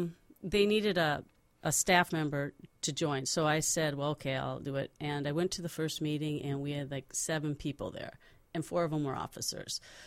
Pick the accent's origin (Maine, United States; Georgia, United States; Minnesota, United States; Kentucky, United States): Minnesota, United States; Brooklyn Center; Yeah, I grew up in Brooklyn Center, and I went to Park Center High School and North Dakota State for college.